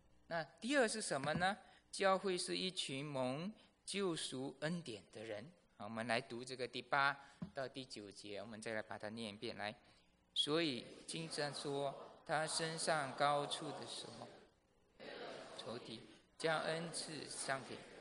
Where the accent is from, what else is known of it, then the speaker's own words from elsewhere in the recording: Malaysia; first language Fuzhou dialect; Chinese is a second language; 我是马来西亚来的，马来西亚我是从小在家讲福州话，小学的时候学中文，中学的时候学马来文，大学的时候用英文